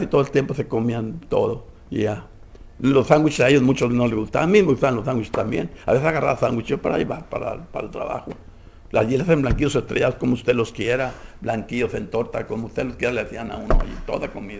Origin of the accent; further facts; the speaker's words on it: Zacatecas, Mexico; now in Empalme, Mexico; el día 7 de febrero salí de mi tierra, llegué a Empalme, salí de Zacatecas y llegué a Empalme ese mismo mes